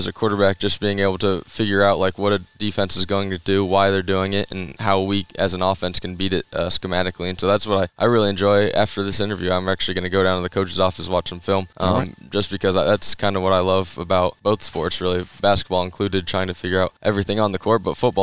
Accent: Zionsville, Indiana, United States; But yeah, I'm originally from Zionsville, Indiana, but went to a private school called Bishop Chatard in Indianapolis.

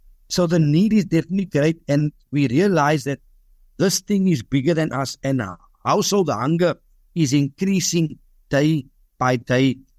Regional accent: Bridgetown, Western Cape, South Africa; because realizing I come from the township, I grew up in Bridgetown all my life. I grew up in an environment where we grew vegetables in the backyard with my granny.

